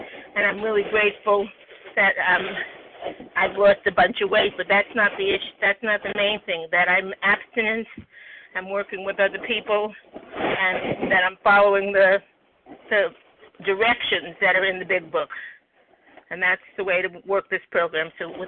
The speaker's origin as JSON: {"language": "English", "region": "California", "country": "United States", "said": "Yeah, I'm from Northern California."}